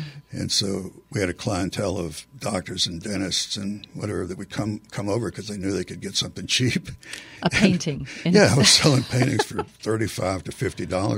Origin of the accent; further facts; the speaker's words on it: Kirksville, Missouri, United States; born there; My mother's side were academics, and I was born in Kirksville, Missouri, where they have the College of Osteopathy and Surgery.